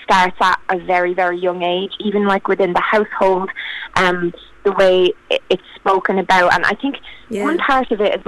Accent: Ireland; obviously I'm in Ireland and I grew up in Ireland. I went to an all-girls Catholic school run by nuns and stuff.

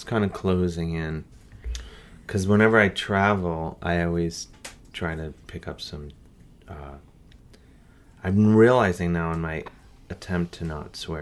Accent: Cleveland, Ohio, United States; Cleveland.

